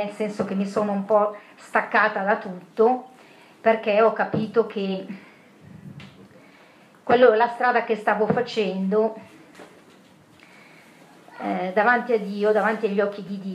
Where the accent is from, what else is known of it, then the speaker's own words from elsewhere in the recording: Milan, Lombardy, Italy; sì, buongiorno a tutti, sono di Milano.